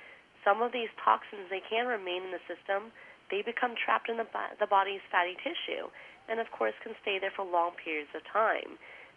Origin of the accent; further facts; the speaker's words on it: New York City, New York, United States; also born or lived in Los Angeles / Orange County, California; I grew up in New York City, like right there in Manhattan, L.A., and also like Orange County in California.